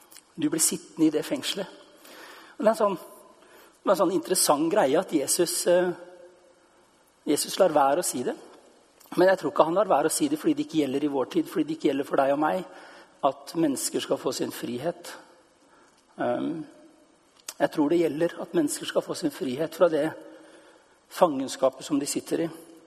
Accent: Østfold, Norway; på landsbygda der jeg vokste opp utenfor Sarpsborg på 70-tallet.

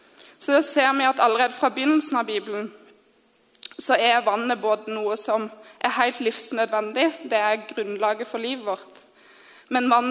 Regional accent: Southern Norway, Norway; for jeg er fra Sørland og er glad i havet.

